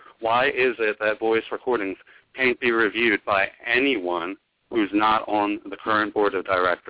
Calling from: Savannah, Georgia, United States; Hi, this is … in Savannah, Georgia.

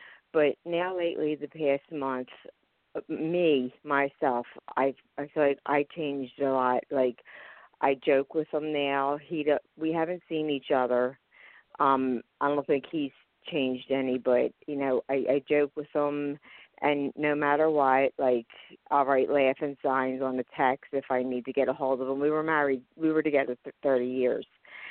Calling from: Pennsylvania, United States; I'm calling from Pennsylvania.

